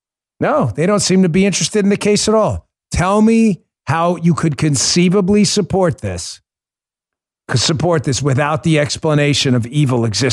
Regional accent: New York, United States; I'm a New Yorker. I grew up in New York. I know Nassau, Suffolk County, and Queens and the five boroughs well.

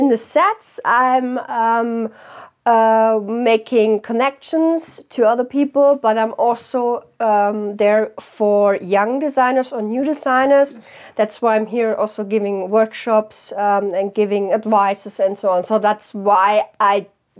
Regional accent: Germany; English is a second language; I'm coming from Germany and in big cities it's okay, but I'm also living in a small village

